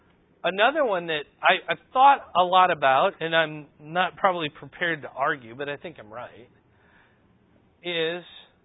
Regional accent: Iowa, United States; I'm from Iowa. In Iowa, you don't really have to take any particular road.

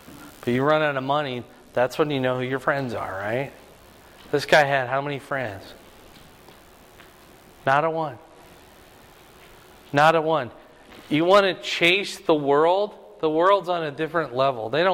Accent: Iowa, United States; growing up, somehow I got in my mind that he was eating corn cobs. Maybe it's because I was from Iowa.

